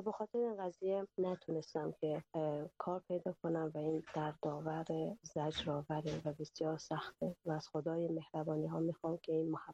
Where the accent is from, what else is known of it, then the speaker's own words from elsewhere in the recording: Mashhad, Razavi Khorasan, Iran; born there; 29 سالمه، متولد سال 1375 در مشهد دنیا اومدم. پدر مادرم توی افغانستان به دنیا اومدن، تا اونجایی که من بدونم اصالتاً از بلخاب هستن.